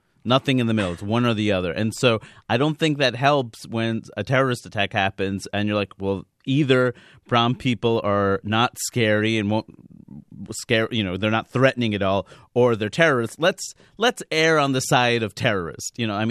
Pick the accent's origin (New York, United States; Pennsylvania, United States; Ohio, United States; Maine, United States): New York, United States; Queens; I mean, growing up in Queens, I think for a lot of us, that's a no-brainer.